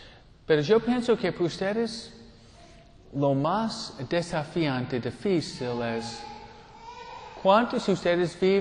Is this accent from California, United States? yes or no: no; New York, United States; Spanish is a second language; moved away as an adult; now in Argentina; Yo vengo de Nueva York. ¿Qué diferencia, no? Un nuevayorquino con uno de Tennessee.